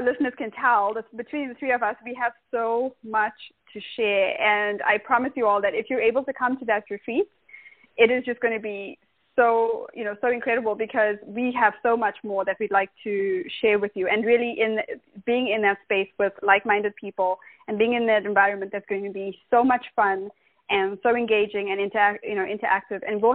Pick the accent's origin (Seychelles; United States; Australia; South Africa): South Africa; accent: South African; where are you from? It sounds like you have a South African accent. And then they have some kind of South African connection.